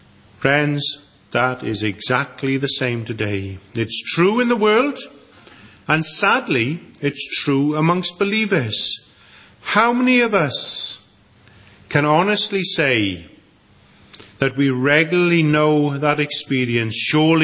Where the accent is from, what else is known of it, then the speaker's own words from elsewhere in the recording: Wales, United Kingdom; As you know, I grew up in Pembrokeshire, and the one thing that Pembrokeshire was famous for was that you always had a good crop of new potatoes May, June time.